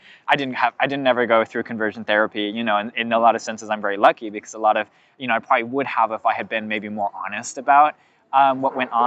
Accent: California, United States; Lots of people where I grew up in California, that happened to them.

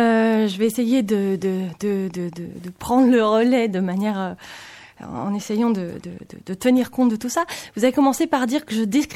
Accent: France; je travaille à Paris, je suis française, je lis mieux et je comprends mieux le français, je comprends l'allemand, l'anglais, l'italien, l'espagnol, le portugais à peu près

